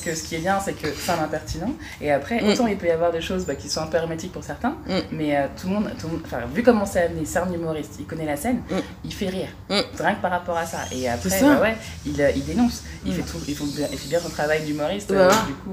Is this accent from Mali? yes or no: no; France; Moi, je suis français, mais c'est pas que je suis français.